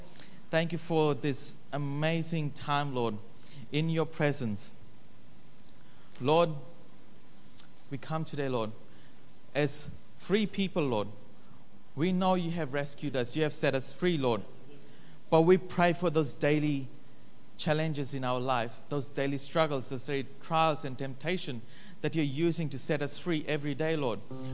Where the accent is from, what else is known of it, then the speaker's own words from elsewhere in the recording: Fiji; because I come from Fiji.